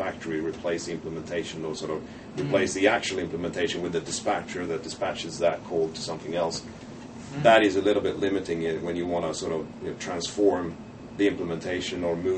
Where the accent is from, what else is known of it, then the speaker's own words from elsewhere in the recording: Sweden; English is a second language; I'm natively Swedish.